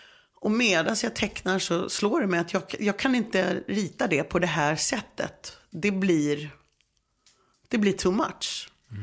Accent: Uppsala, Uppsala County, Sweden; mina polare i Flogsta där jag växte upp i den här åldern

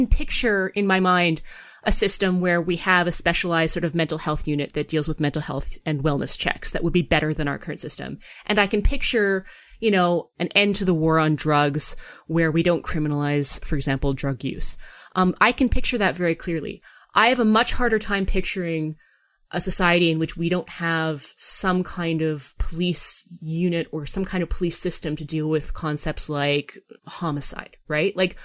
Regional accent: Canada; maybe that's something that we as a Canadian nation need to address that.

